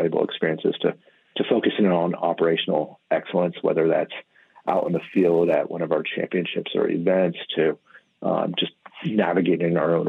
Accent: Midwest, United States; I grew up in the Midwest. I love the warm weather.

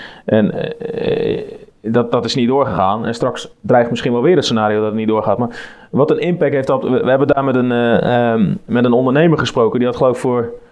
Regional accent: Rotterdam, South Holland, Netherlands; Ik bedoel, wij zijn Rotterdammers.

